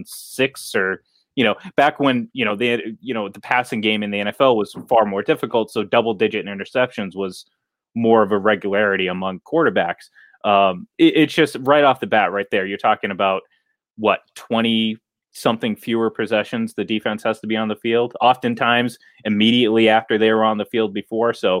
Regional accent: New England, United States; I'm from New England

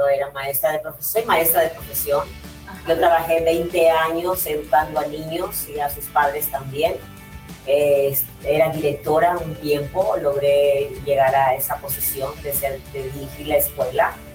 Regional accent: Bambamarca, Cajamarca, Peru; moved away as an adult; now in United States; Yo soy originaria de Perú, soy de un pueblito que se llama Bambamarca. Provincia de Cajamarca, departamento de... No, es Cajamarca.

